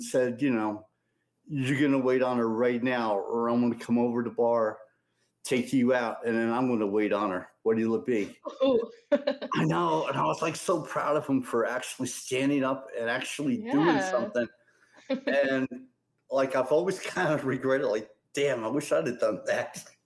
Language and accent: English; New Jersey, United States; born there; I was born in New Jersey.